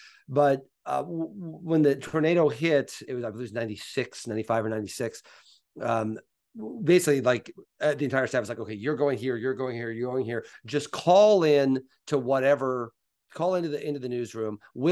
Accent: Mattoon, Illinois, United States; I grew up in Mattoon, Illinois, and I remember seeing Ebert on WAND TV in Decatur

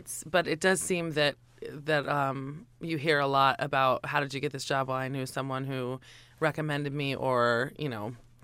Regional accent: Georgia, United States; now in New York, United States; I was raised in the South as well, in Georgia

